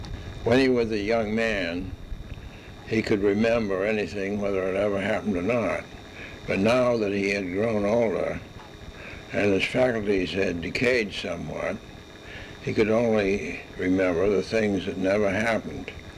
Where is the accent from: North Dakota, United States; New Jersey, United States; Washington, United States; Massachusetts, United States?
Massachusetts, United States; Taunton; born there; I'm living in the town of Chatham, Massachusetts. And originally, when we came down here, I was born in Taunton. And we used to come down here in the summertime as a boy.